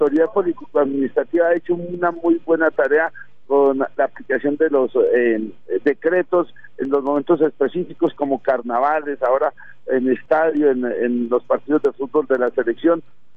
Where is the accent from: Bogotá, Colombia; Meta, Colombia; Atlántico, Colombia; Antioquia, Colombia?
Atlántico, Colombia; Barranquilla; now in Tumaco, Colombia; Me considero barranquillero, curambero, carnavalero, rebolero